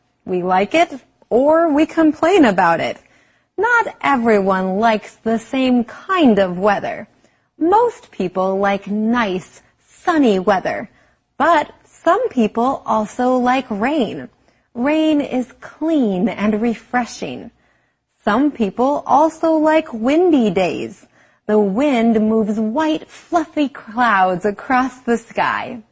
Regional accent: United States; Being American, I don't like to talk about weight.

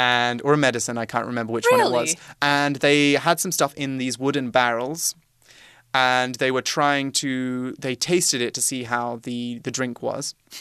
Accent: Worcester, West Midlands, United Kingdom; I am from Worcester in the UK

